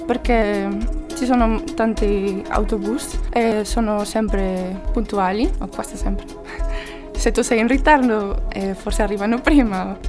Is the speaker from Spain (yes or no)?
yes; Pontevedra, Galicia, Spain; Italian is a second language; now in Cagliari, Italy; Vengo da Pontevedra, a Galizia, in Spagna.